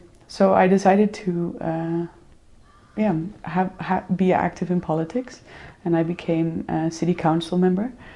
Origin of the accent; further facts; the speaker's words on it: Kenya; Because we grew up in Kenya, I as I said, I think the worlds were quite small.